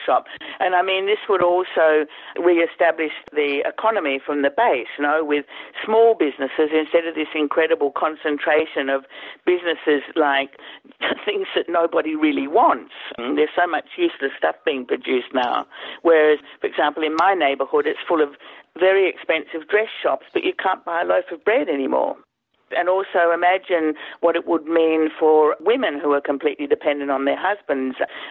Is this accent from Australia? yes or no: yes; Australia; born there; I was born in Australia